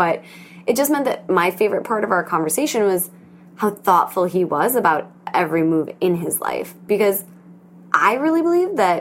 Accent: Wisconsin, United States; now in New York City, United States; I thought everyone either knows I'm from Wisconsin or thinks I still live there and not in New York City.

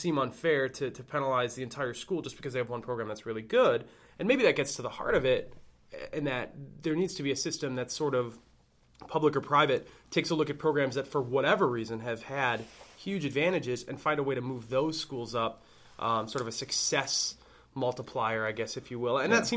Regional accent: Wisconsin, United States; now in Milwaukee, United States; I mean, you know, I'm from the Fox Valley and live mm-hmm. in Milwaukee.

